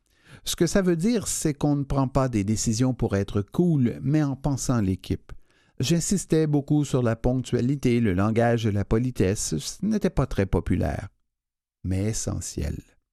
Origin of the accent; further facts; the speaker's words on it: Quebec City, Quebec, Canada; also born or lived in Rwanda; est arrivé à Québec à 3 ans. J'ai grandi dans les HLM de Bardi.